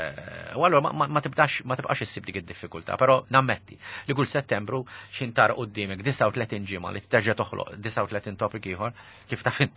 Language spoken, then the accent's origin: Maltese; Rabat, Gozo, Malta; Jien trabbejt għawdex f'ambjent li kien iktar tradizzjonali.